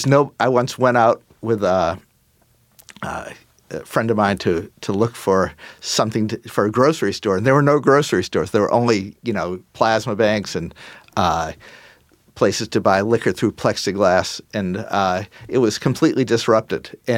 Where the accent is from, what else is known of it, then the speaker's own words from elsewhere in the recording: Boston, Massachusetts, United States; I'm originally from Boston.